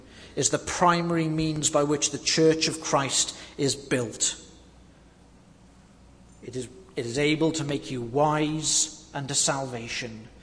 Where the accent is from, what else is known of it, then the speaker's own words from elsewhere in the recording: England, United Kingdom; I've seen it in my home country, where the Church of England, which was once a solid and vibrant church